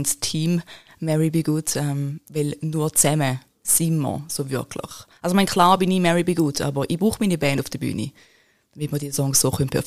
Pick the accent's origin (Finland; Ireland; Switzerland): Switzerland; St. Gallen; Was einfach immer sehr spannend ist, ist, wie sie auf meinen Dialekt reagieren. Natürlich, St. Gallen Rockabilly hörst du nicht so wirklich.